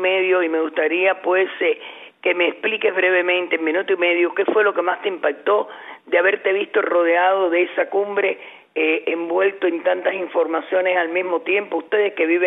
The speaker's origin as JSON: {"language": "Spanish", "country": "Cuba", "said": "como cubana preocupada siempre por la situación dentro de Cuba"}